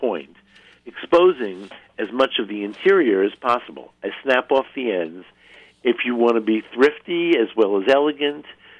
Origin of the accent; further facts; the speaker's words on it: Brooklyn, New York, United States; I grew up in Brooklyn, where the only asparagus were in a can